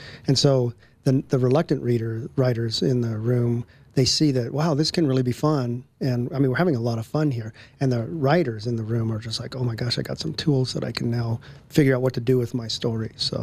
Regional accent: Fort Collins, Colorado, United States; born or raised there

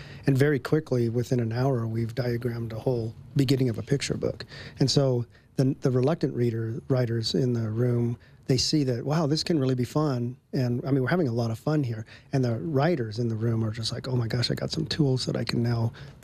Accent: Fort Collins, Colorado, United States; I grew up in Fort Collins, and she was down in Denver having a 12-hour operation.

